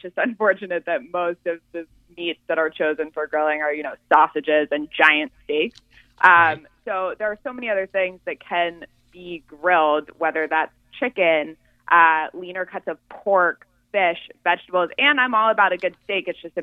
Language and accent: English; California, United States; I'm from California. I love all things grilled, avocados, you know, whole foods.